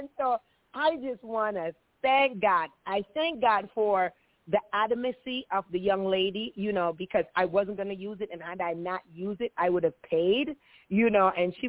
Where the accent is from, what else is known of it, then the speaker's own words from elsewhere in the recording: Maryland, United States; from the Maryland area, and I am just so thankful.